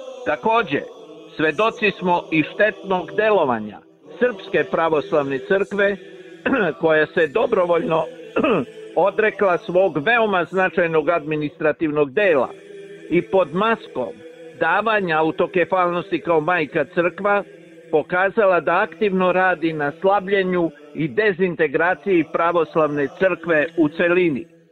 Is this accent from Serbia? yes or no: yes; Belgrade, Serbia; born there; iako sam rođen u Beogradu, vaspitavan sam u helenskom duhu potpune odanosti prema Hristovoj crkvi, porodici, otačbini i tradiciji.